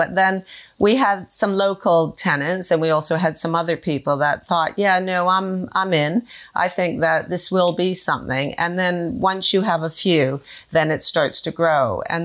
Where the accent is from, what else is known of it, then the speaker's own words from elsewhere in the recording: Toronto, Ontario, Canada; And I was born and raised in Toronto. And my father was very much a city man. So we lived pretty much in the heart of Toronto.